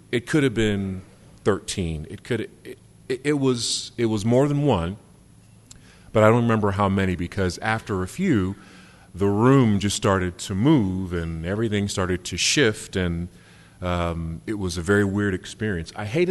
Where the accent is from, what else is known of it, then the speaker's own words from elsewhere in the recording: Washington, District of Columbia, United States; also born or lived in Maryland; I grew up in the Washington, D.C. area, and then we moved around a little bit and ended up in the Maryland area where I went to high school and then later college.